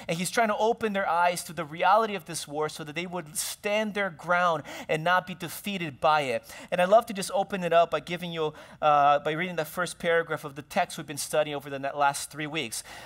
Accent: Brazil; I grew up in Brazil

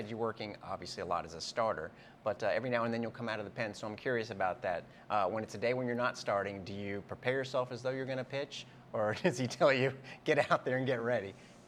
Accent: Plant City, Florida, United States; accent: country town accent; I'm from Plant City, because there it goes. It just slipped out. I've got the accent, the sort of country town accent.

